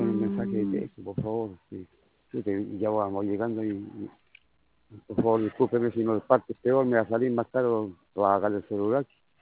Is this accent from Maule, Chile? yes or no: no; Laja, Biobío, Chile; yo soy de Laja